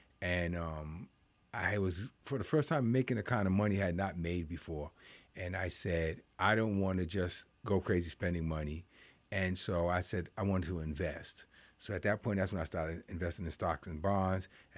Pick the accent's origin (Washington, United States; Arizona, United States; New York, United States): New York, United States; New York City; now in Lehigh Valley, United States; I was born and raised in the Bronx, and I wanted to get my family out of the hood or out of the street.